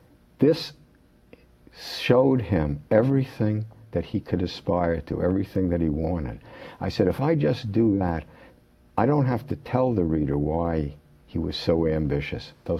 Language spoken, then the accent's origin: English; Manhattan, New York, United States; I grew up in Manhattan. I went to PS 93.